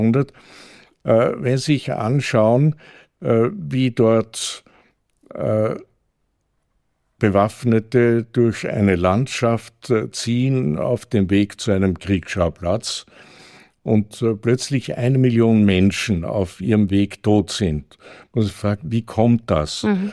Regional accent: Carinthia, Austria; In anderen Teilen Österreichs, auch in meiner Heimat in Kärnten, hat es das nicht gegeben.

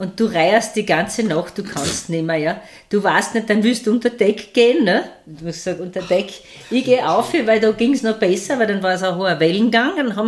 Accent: Styria, Austria; accent: Styrian; Weil da habe ich mir leichter getan, als dann in meinem Dialekt. Weil dann bin ich manchmal auch wieder zu viel reingefallen, gell? In dem Steirischen.

